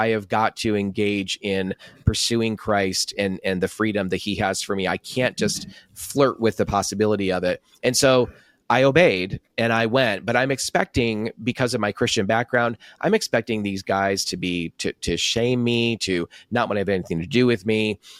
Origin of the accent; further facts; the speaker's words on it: New York, United States; when I would go back to my hometown in New York on business, I would visit my family